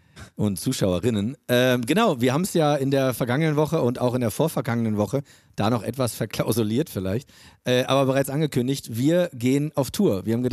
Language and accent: German; Bremen, Germany; born or raised there